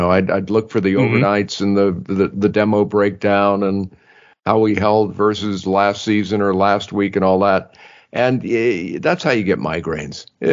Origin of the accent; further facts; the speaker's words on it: Massachusetts, United States; accent: Boston; I had a Boston accent, and I don't know where it went.